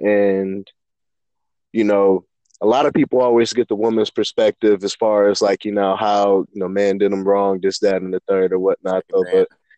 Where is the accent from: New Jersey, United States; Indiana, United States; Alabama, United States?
Indiana, United States; Fort Wayne; I'm born and raised in Fort Wayne as well. Bounced around a little bit. Father was in the military, but early childhood, came back, solidified his family in Fort Wayne, Indiana, be closer to the rest of his immediate family or grandparents.